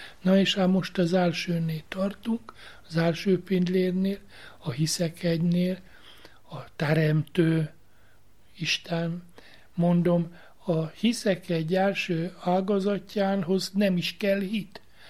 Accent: Szombathely, Vas, Hungary; én, aki Szombathely Herényi vagyok, a szülőházam és a Gáncsi plébániám között 3 kilométer volt.

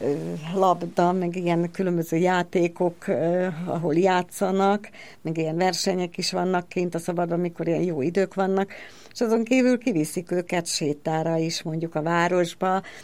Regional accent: Komárom, Komárom-Esztergom, Hungary; ugye én itt születtem, komáromi vagyok

